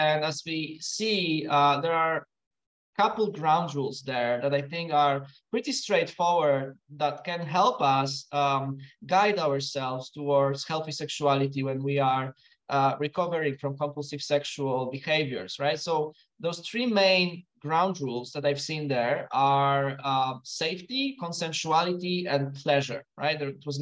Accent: Poland; I'm from Poland.

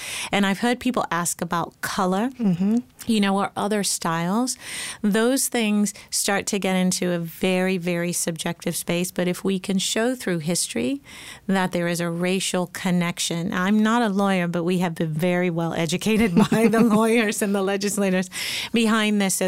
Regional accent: Nigeria; now in United States; what it was to be a little girl growing up in Nigeria where my hair was, I'm mixed, right?

